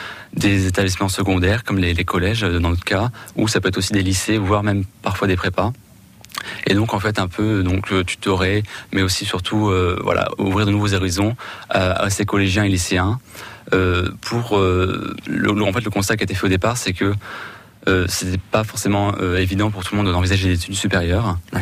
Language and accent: French; Caen, Normandy, France; now in Reims, France; Non, moi je viens de Caen en Normandie. Et donc, ça fait donc maintenant un an et demi que je me suis déplacé à Reims pour mes études.